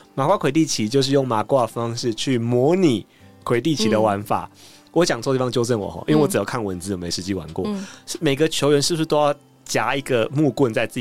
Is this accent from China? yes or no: no; Taiwan; 我开始看到是我们台湾这边有些大学会有这个活动或这个社团